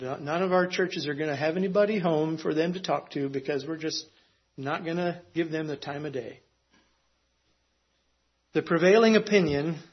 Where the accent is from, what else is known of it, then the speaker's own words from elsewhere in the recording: Compton, California, United States; born there; I was born in Compton, California, not in the Philippines.